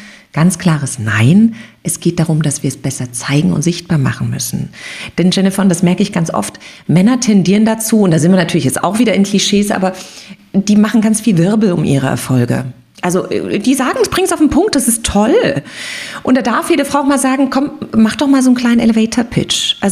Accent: Germany; born there; Also ich stamme ja gebürtig aus der DDR

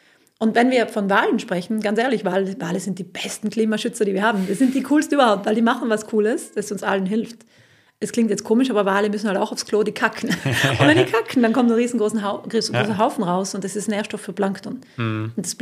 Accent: South Tyrol, Italy; wenn ich als Südtirolerin, ich komme ja aus Südtirol

